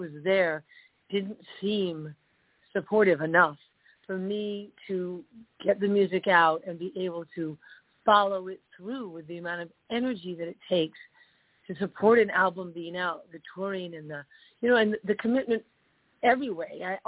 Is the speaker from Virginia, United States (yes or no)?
no; New York, United States; also born or lived in California; I moved away from California, back to my hometown, New York.